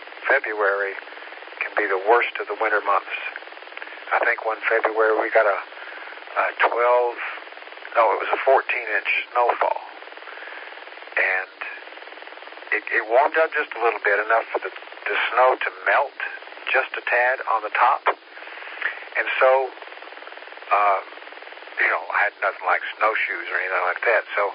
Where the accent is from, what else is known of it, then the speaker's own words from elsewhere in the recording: Tennessee, United States; I'm not originally from here. I grew up in East Tennessee, and we had all the same weather, but summer is a little different here.